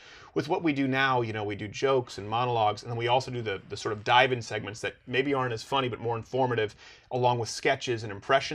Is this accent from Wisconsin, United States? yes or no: no; Detroit, Michigan, United States; born there; also born or lived in Montreal; Well, I was born in Detroit. Which really could just be annexed and given to Canada if you wanted to.